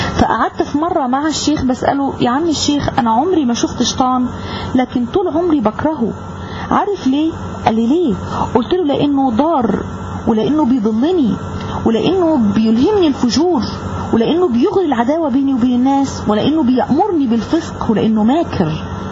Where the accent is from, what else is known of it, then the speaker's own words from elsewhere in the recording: Egypt; أنا مهرئين من مصر، نشأت وتربيت في أسرة مسلمة ملتزمة مثقفة بالإسلام